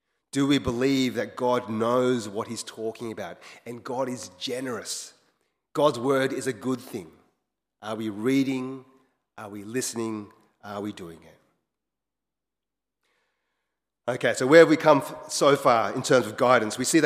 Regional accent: Wagga Wagga, New South Wales, Australia; born there; I was born in Wagga Wagga. And I used to go back to Hong Kong every now and then when I was younger.

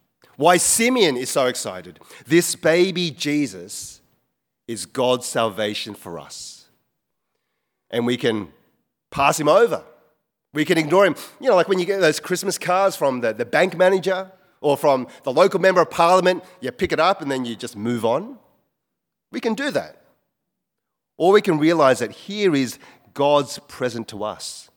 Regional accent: Wagga Wagga, New South Wales, Australia; I grew up in Wagga Wagga

